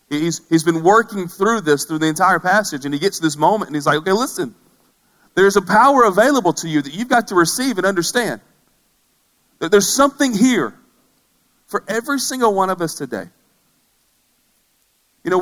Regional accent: Alabama, United States; You know, so I grew up in Alabama, and my kids were born in North Carolina

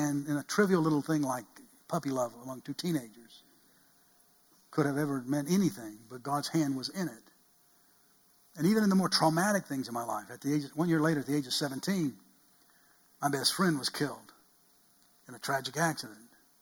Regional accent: Atlanta, Georgia, United States; born there; I grew up in the country, but I was born in the city. October the 25th, 1953, I was born in Crawford Long Hospital in Atlanta, Georgia.

